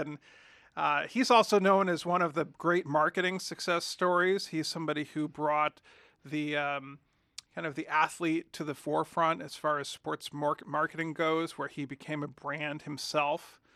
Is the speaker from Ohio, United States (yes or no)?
yes; Cleveland, Ohio, United States; somebody who really brought me a slice of what baseball was like outside of my hometown of Cleveland.